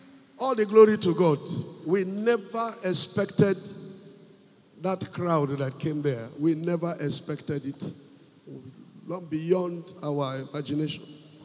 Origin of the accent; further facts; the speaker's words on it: Nasarawa, Nigeria; Somebody told me yesterday, when I said I'm from Nasarawa State, they say, eh? They thought I'm an Igbo man.